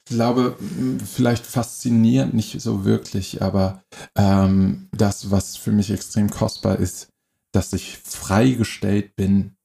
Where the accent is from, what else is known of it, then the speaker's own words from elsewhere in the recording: Berlin, Germany; also born or lived in Hamburg; now in Ludwigsburg, Germany; Ich bin geboren in der Nähe von Hamburg und aufgewachsen am Stadtrand Berlin und jetzt gelandet in Ludwigsburg bei Stuttgart.